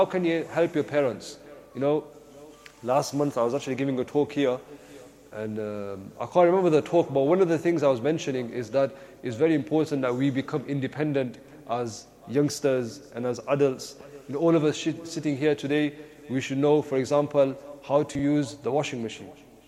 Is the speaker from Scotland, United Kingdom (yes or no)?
no; Leicester, East Midlands, United Kingdom; If I talk about my own life, I grew up in Highfields. I don't know if anyone is aware about Highfields, one of the best areas of Leicester.